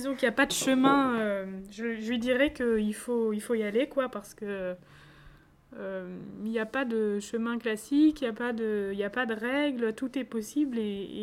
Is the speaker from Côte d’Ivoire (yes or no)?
no; Nancy, Grand Est, France; born there; Et moi, je suis née à Nancy, donc au nord de la France